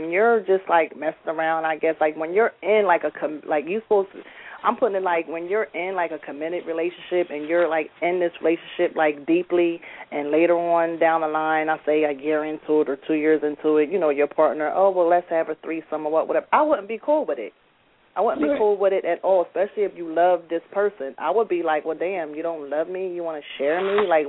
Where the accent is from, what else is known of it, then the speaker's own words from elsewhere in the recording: Trenton, New Jersey, United States; I'm from Jersey, Trenton, New Jersey, capital, or whatever